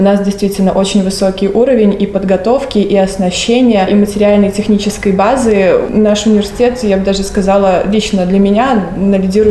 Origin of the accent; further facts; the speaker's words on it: Vitebsk, Vitebsk Region, Belarus; born there; Я сама родом не из Новополоцка. Я родилась в Витебске и живу в Витебске. Но вот сюда поступила учиться. И, в принципе, за 5 лет мне уже Новополоцк стал родным домом.